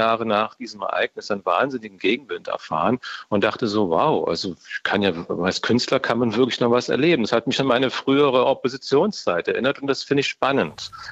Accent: East Germany, Germany; ich bin in DDR groß geworden

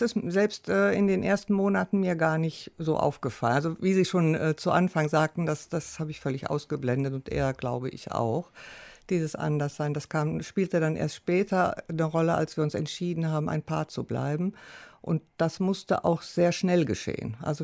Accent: Cologne, North Rhine-Westphalia, Germany; also born or lived in Finland; Ja, ich bin in Finnland geboren, aber schon mit einem Jahr 1960 mit meinen Eltern nach Deutschland, nach Köln gekommen.

